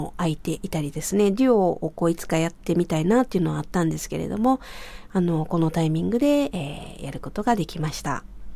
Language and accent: Japanese; Kobe, Hyogo, Japan; 私のふるさとであります神戸ということで